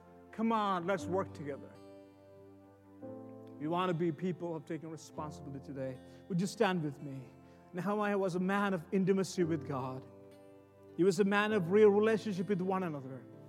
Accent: India; moved away as an adult; also born or lived in Texas; now in Boston, United States; I was born and raised in India. I was a stutter boy. I stuttered all my life until age 23. God changed my life and He healed me. Took me to Texas. Now I'm in Boston

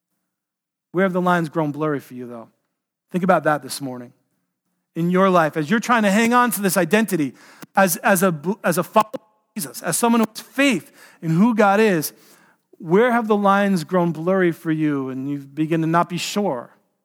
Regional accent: New York City, New York, United States; I walked into a kosher deli growing up in New York City and asked for a cheeseburger

